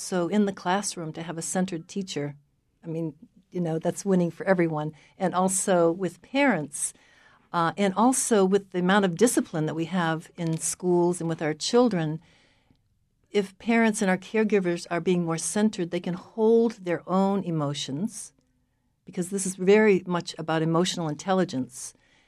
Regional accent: Maine, United States; also born or lived in Cambridge, Massachusetts; I'm from Maine originally, but I came back to Maine 10 years ago, and I had been studying, as I was saying, and teaching mindfulness in Cambridge, Mass a lot.

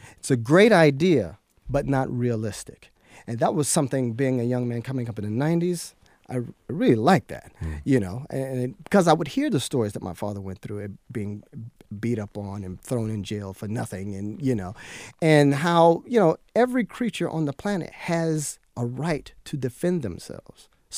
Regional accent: Miami, Florida, United States; that young man grew up in the area that I grew up in Miami, Florida. They call Miami Gardens now, but that was really the Carroll City side, and I grew up in the Opa-locka side.

